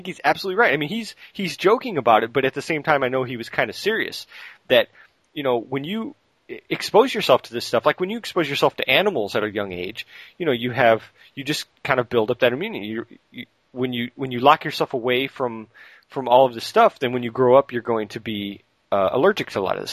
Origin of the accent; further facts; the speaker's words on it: Great Lakes, United States; You know, I grew up near the Great Lakes, and as far as the altitude, it's pretty low.